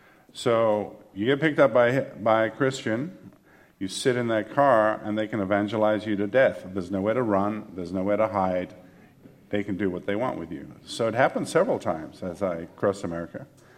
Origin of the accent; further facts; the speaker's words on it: England, United Kingdom; I grew up in England. I'm a dual citizen, English and American, British and American.